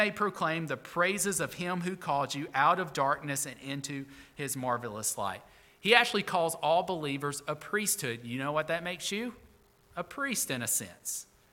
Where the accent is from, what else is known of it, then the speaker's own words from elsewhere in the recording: Alabama, United States; Listen, I grew up on the Tennessee River in Alabama, and I know one thing.